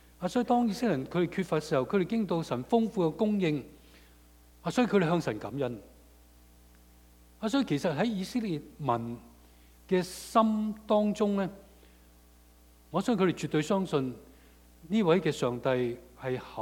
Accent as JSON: {"language": "Cantonese", "country": "Hong Kong", "moved": "yes", "said": "我相信我們都是香港過來的，我們都是移民"}